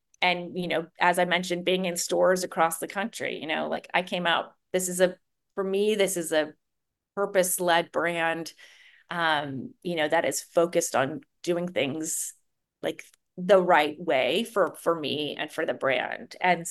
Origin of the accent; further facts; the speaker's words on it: Los Angeles, California, United States; now in Atlanta, United States; So I'm from Los Angeles, but I live in Atlanta. And Atlanta is now home for many, many years.